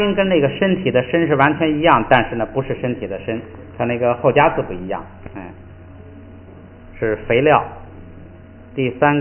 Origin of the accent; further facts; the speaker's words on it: Shandong, China; accent: Shandong; 跟咱们山东话那个说话的说差不多山东话说话就是说血